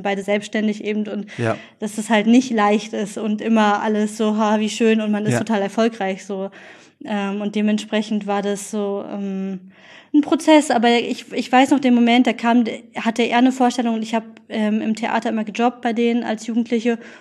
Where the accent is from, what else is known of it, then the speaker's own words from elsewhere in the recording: Berlin, Germany; also born or lived in Bonn; Ich bin in Spandau tatsächlich geboren, aber bin in Charlottenburg aufgewachsen.